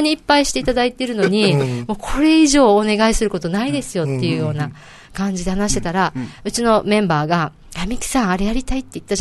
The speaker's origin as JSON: {"language": "Japanese", "town": "Naha", "region": "Okinawa", "country": "Japan", "tie": "born or raised there", "said": "私、那覇の泊っていう地域で育ったんですよ。"}